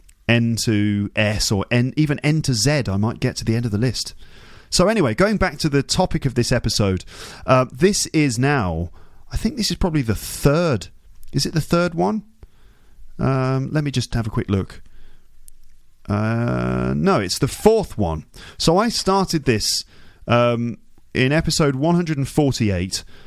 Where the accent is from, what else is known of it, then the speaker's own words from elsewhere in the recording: London, United Kingdom; also born or lived in Birmingham; I'm from London and from the Midlands in Birmingham.